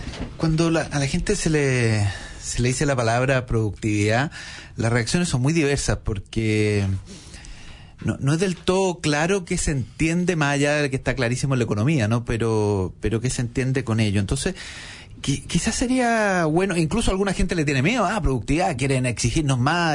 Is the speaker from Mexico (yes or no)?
no; Chile; así como todo chileno sabe que el precio del cobre es importante para la economía del país, eso está casi como en el ADN, nacemos y sabemos que el precio del cobre es importante